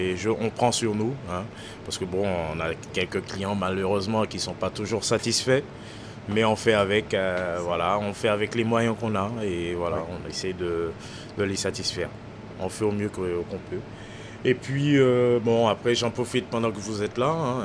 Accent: Martinique; Ben, je suis de la Martinique.

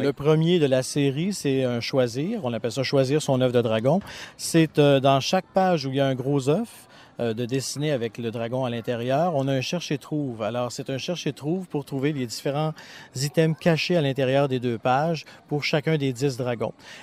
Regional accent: Quebec, Canada; accent: Quebec; Oui, l'accent que j'ai, c'est pas de la Belgique, ça vient du Québec, je suis Québécois.

